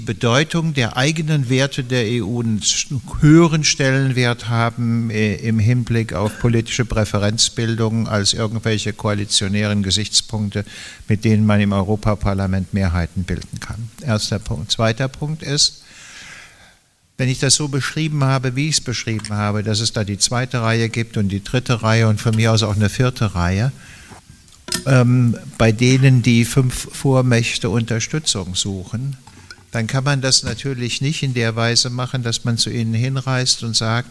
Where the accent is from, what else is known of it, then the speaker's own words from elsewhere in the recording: Hesse, Germany; now in Berlin, Germany; das in München zu sagen, als Hesse und Wahlberliner.